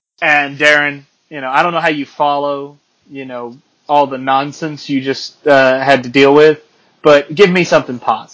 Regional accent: United States; I don't know the word for it, because I'm an American.

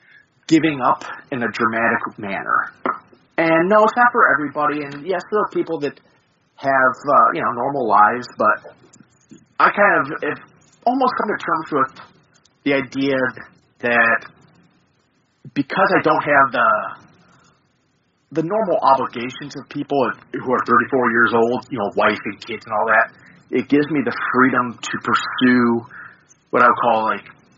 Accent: United States; What can I say? I'm an American.

